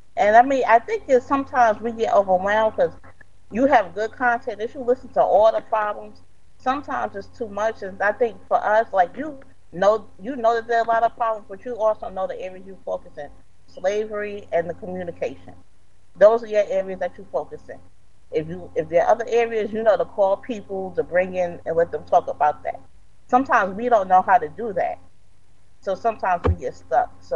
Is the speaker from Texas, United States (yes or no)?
no; New York, United States; I know growing up in New York, a lot of black people who weren't American, Haitian, Jamaican, whatever, they would have their own little small channels